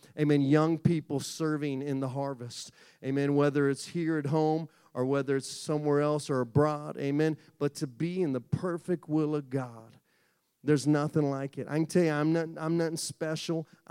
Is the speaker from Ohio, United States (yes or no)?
yes; Columbus, Ohio, United States; at the end of the first week in Columbus, Ohio, my hometown